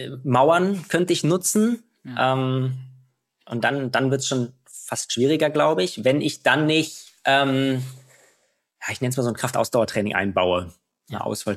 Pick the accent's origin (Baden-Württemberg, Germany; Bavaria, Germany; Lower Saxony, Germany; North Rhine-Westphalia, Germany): North Rhine-Westphalia, Germany; Also es war wirklich plattes Land. Da, ich weiß nicht, wer es kennt, Richtung Erftstadt, Düren, die Ecke. Da ist noch nicht Voreifel, das ist offiziell Voreifel, da ist aber kein Hügel und nix.